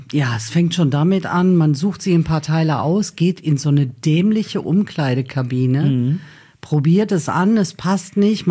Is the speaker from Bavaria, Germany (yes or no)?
no; Duisburg, North Rhine-Westphalia, Germany; born or raised there